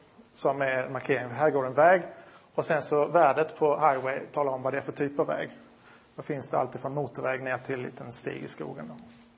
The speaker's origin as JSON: {"language": "Swedish", "town": "Linköping", "region": "Östergötland", "country": "Sweden", "tie": "born or raised there", "said": "Det här är en rendering av min hemstad, Linköping."}